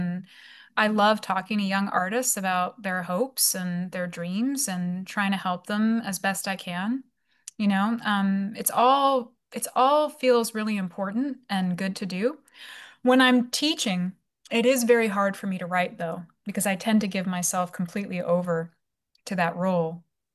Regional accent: Canada; I mean, I'm also Canadian, so that's part of it, I think.

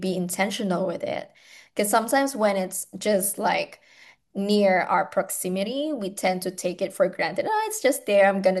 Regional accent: Philippines; Maybe that's me being Filipino, I don't know.

